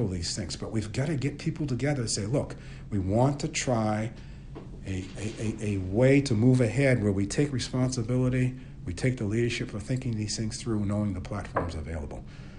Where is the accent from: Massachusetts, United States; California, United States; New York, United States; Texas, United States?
Massachusetts, United States; Roxbury; And it reminds me growing up in Roxbury, Massachusetts